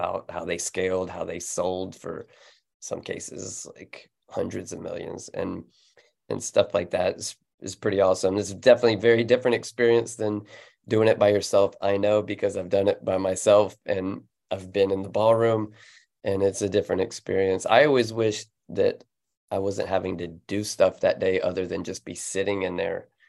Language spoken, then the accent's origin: English; Florida, United States; And then I was from Florida. He was from Florida. He, after 2 years, went back to Florida. I grew up in Florida.